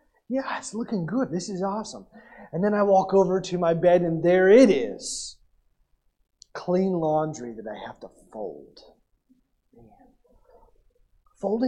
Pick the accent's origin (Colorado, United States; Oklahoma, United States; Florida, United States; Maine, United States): Oklahoma, United States; Tulsa; I grew up in Tulsa, so Brahms is the thing.